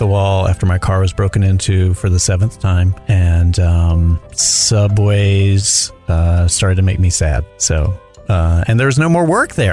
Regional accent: Charlotte, North Carolina, United States; now in Los Angeles, United States; I'm from originally from Charlotte, North Carolina.

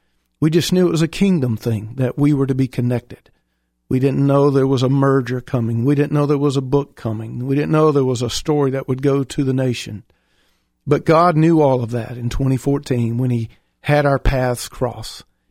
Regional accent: Deep South, United States; I was born and raised in the Deep South in the 60s and have been pastoring and in ministry for almost four decades.

